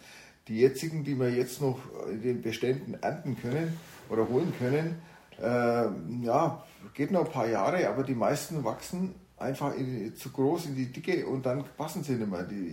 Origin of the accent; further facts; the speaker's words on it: Spalt, Bavaria, Germany; in meiner Gegend, wo ich herkomme, gibt es das nicht so häufig. Also aus dem Spalterraum, also im Brombachseegebiet, da hat man den Maibaum.